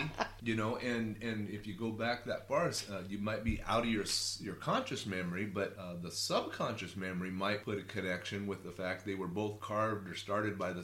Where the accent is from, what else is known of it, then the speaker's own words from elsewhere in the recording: Rapid City, South Dakota, United States; When I was a teenage kid growing up in Rapid City, in the summertime, it'd get really hot down in the prairie.